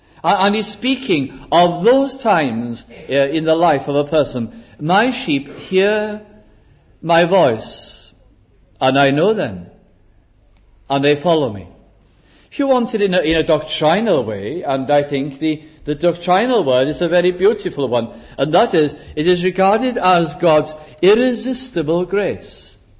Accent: Wales, United Kingdom; accent: Welsh; And supposing now that you are all Welsh-speaking here, as I am Welsh-speaking, and many of you are

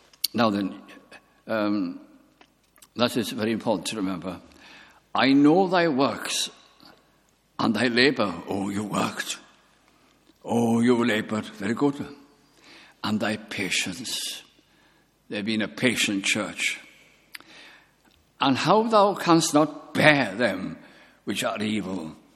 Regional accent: Bolton, North West England, United Kingdom; In the chapel where I was brought up in Bolton, the Welsh chapel

